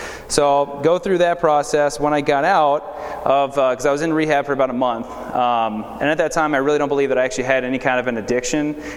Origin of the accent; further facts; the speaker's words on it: California, United States; So like Chris was saying, I grew up in the San Fernando Valley.